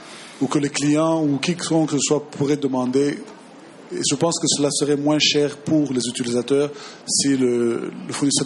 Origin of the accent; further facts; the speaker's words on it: Rwanda; Je suis du Rwanda.